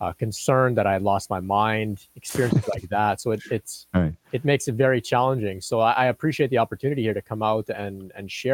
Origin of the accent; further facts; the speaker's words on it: Canada; also born or lived in Pakistan; Yeah, so I'm originally from Pakistan. I immigrated to Canada with my family. I was only 1 year old, so essentially raised up here in Canada. We come from a small Catholic population in Pakistan. And so I was raised Catholic.